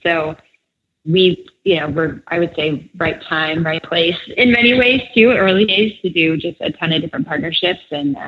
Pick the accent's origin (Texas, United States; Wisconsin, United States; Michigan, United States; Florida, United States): Texas, United States; I grew up in Texas.